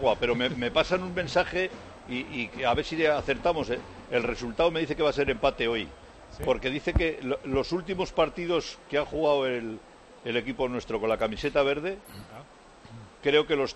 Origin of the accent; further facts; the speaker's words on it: Sodupe, Basque Country, Spain; Yo en el campo que me inicié, que era el campo de mi pueblo, de Sodupe, el Hurtado de Saracho, cuando tirabas a gol, iba al cementerio.